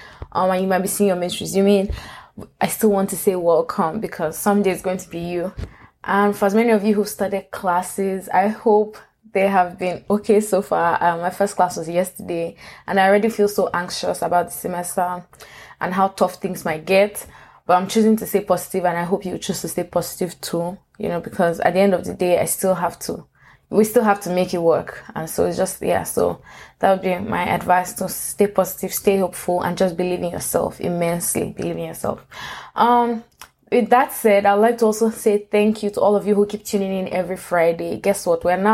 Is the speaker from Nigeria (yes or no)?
yes; Nigeria; now in United States; my home country, Nigeria